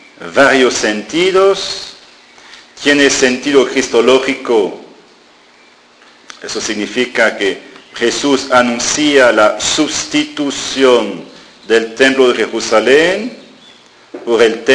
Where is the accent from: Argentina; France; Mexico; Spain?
France; Spanish is a second language; No lo digo porque soy francés